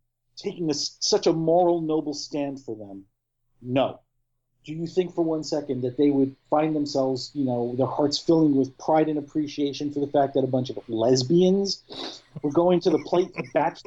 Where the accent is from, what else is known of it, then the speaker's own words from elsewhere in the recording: New York, United States; I'm from New York, goddammit.